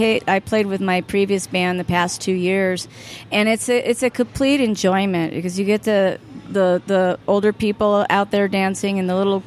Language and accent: English; Fullerton, California, United States; also born or lived in Arizona; I grew up between Arizona and Southern California. Fullerton, California is where I went to high school and spent most of my years there.